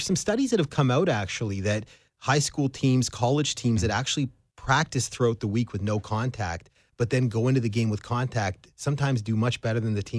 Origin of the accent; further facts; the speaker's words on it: Regina, Saskatchewan, Canada; also born or lived in Edmonton; We're Canadian. I was born in Edmonton, grew up in Regina.